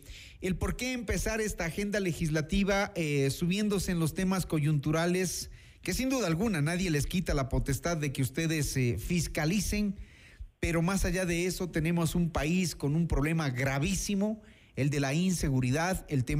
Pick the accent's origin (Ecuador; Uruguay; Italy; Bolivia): Ecuador; que otorgue leyes que permitan darnos la tranquilidad como ecuatorianos